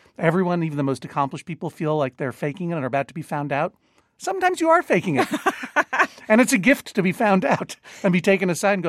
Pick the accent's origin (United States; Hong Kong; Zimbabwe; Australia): United States; Boston, Massachusetts; This is my hometown NPR station.